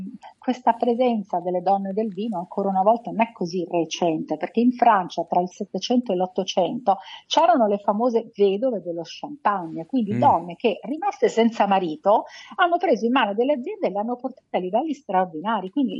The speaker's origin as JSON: {"language": "Italian", "region": "Veneto", "country": "Italy", "moved": "yes", "lives_now": "Rome, Italy", "said": "anche se dalla pronuncia non si direbbe perché sono veneta, ma ormai sono romana di adozione da tantissimi anni"}